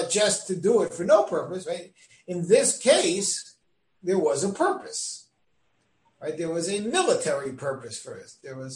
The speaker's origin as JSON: {"language": "English", "region": "New York", "country": "United States", "said": "Coming from New York into Frontier Days is like landing on Mars."}